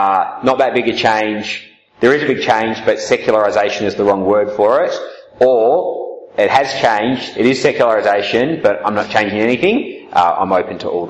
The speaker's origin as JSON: {"language": "English", "town": "Albany", "region": "Western Australia", "country": "Australia", "also_born_or_lived": "Papua New Guinea", "said": "so I'm from Albany and in Western Australia. Lived in Papua New Guinea for 2 years with my parents who were missionaries there, and then back to Perth and did my studies there."}